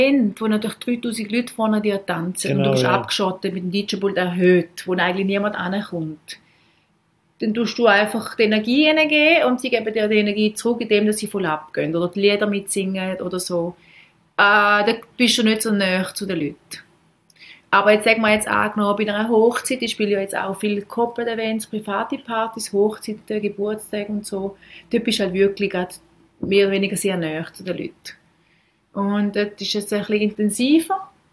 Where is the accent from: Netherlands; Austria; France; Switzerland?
Switzerland; hey, wir könnten uns echt wünschen, mit so einem Club bei uns in der Schweiz.